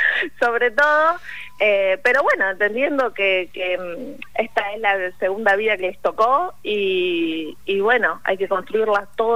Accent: San Andrés de Giles, Buenos Aires Province, Argentina; ella estaba en el hogar acá de mi pueblo, que es San Andrés de Giles

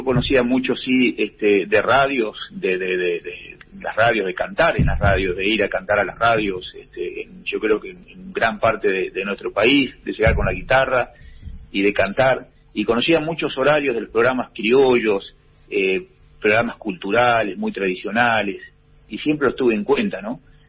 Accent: Bahía Blanca, Buenos Aires Province, Argentina; born there; yo nací en Bahía Blanca, en las orillas de Bahía Blanca

